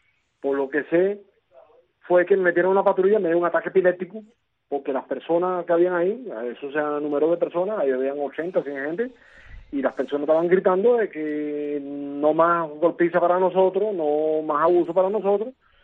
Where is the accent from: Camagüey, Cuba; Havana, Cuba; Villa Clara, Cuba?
Camagüey, Cuba; de aquí de la ciudad de Camagüey.